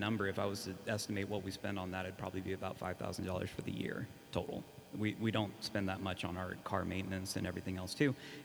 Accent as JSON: {"language": "English", "region": "Texas", "country": "United States", "said": "I'm actually originally from Texas. I'm not from here in Idaho"}